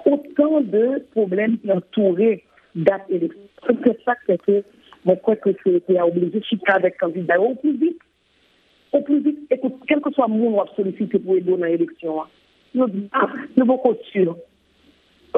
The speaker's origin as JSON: {"language": "French", "country": "Haiti", "said": "Tout ça, c'est des préoccupations en tant qu'haïtien, en tant que citoyen, citoyenne"}